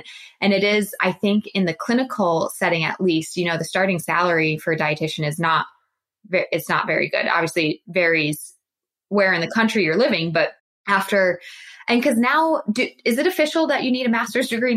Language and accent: English; Massachusetts, United States; like I grew up in Massachusetts and then my clinical job was in Tallahassee, Florida.